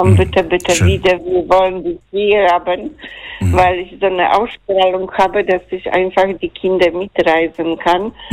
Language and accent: German; Poland; German is a second language; now in Germany; Und ich habe in Polen schon Deutsch gelernt, in der Schule. Ich habe auch ein Jahr Russisch studiert.